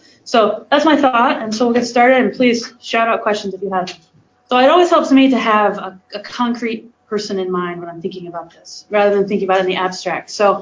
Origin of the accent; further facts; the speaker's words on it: Indiana, United States; I must admit I'm from Indiana, so I'm a Colts fan.